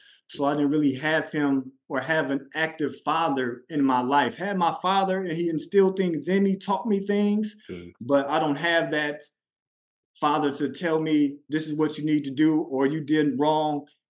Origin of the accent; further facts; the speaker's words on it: Compton, California, United States; joining the gang activity, growing up in Compton, California, and just running wild in the streets.